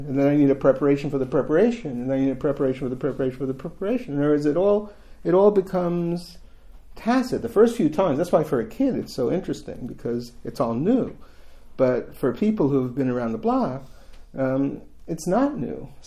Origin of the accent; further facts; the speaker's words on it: United States; But I'm also an American who hung around Columbia during the late 60s and 70s